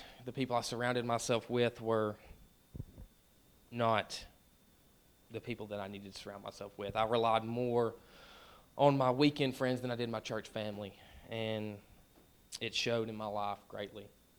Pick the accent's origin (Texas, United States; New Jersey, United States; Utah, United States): Texas, United States; just because I'm from Coleman County, and you don't really hear that stuff up here.